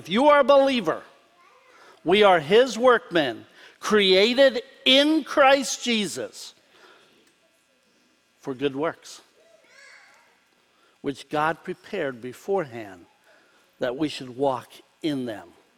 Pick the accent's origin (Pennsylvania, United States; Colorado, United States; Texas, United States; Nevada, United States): Pennsylvania, United States; We were raised in Lancaster County with a lot of conveniences.